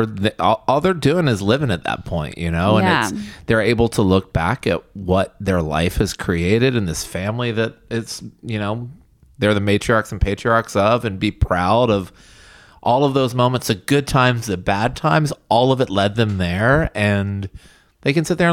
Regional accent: the South, United States; It just made me think, growing up in the South

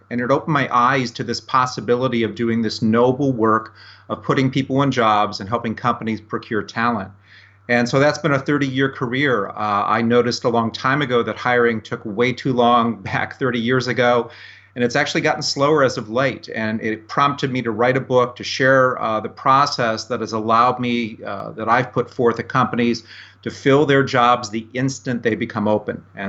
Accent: Tampa Bay, Florida, United States; I'm from Tampa Bay, Florida.

